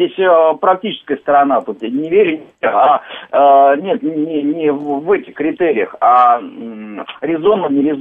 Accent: Moscow, Russia; я коренной москвич.

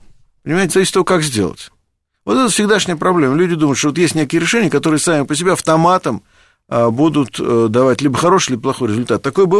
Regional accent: Moscow, Russia; я просто как москвич об этом говорю

